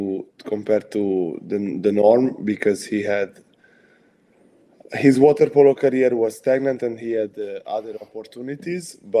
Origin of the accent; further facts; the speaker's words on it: Hungary; So I'm 21. I'm from Hungary, and I currently play for Barceloneta